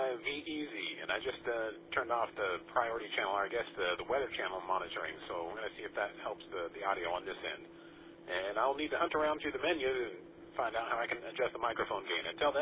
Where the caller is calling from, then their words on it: Manassas, Virginia, United States; I'm operating from Manassas.